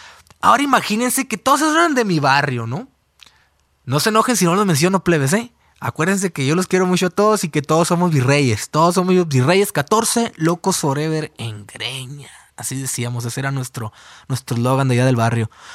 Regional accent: Mexico; moved away; Porque todos mis amigos que yo recuerdo de mi vida, los dejé en mi tierra, en México. No he dejado de extrañar cada día mi tierra, ¿no? Mis raíces, mis amistades.

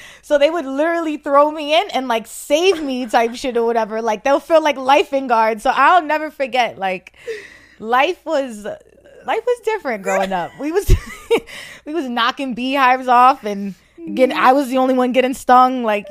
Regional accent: New Jersey, United States; also born or lived in Boston; So I'm from Jersey. I was born in Boston, so all my family, all my immediate family, all my family's in Boston. I was born in Roxbury, but my me and my brothers and my mom, we moved to Jersey.

